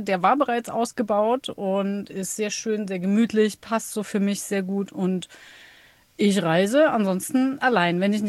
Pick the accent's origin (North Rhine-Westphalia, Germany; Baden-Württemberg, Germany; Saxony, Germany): Saxony, Germany; Dresden; Ich komme ursprünglich aus Dresden, bin jetzt seit Anfang 2017 im Camper unterwegs, meistens Vollzeit, habe seitdem aber auch keine eigene Base mehr